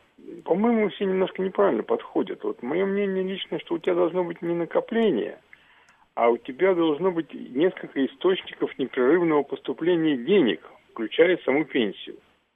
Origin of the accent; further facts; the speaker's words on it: Moscow, Russia; Например, вот я беру по себе, как москвич, это квартиры. У меня сейчас, например, я уже пенсионер